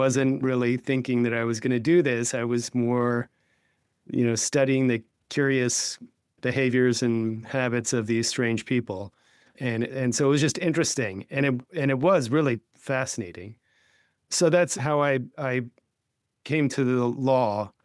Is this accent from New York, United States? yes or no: yes; New York City, New York, United States; So I am from New York City. I grew up here, never really left apart from short periods.